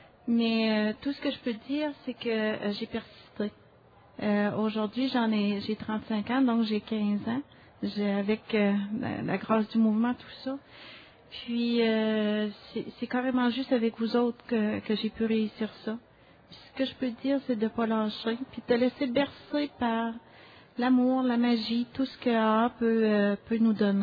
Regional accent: Quebec, Canada; je viens de la Gaspésie

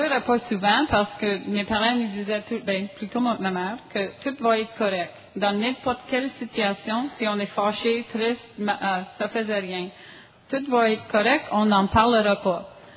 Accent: Ottawa, Ontario, Canada; born there; French is a second language; now in Saint-Albert, Canada; Je suis venue au monde à Ottawa, dans une famille où on ne montre pas beaucoup nos émotions.

